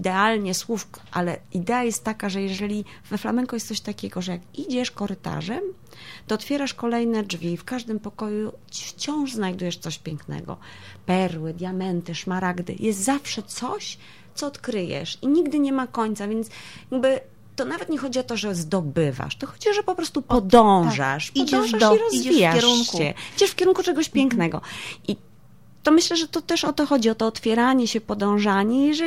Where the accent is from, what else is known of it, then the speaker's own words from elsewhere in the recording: Jeziorany, Warmian-Masurian Voivodeship, Poland; Prowadzę również zajęcia w lokalnej społeczności na Warmii, mojej ukochanej, skąd pochodzę, w Jezioranach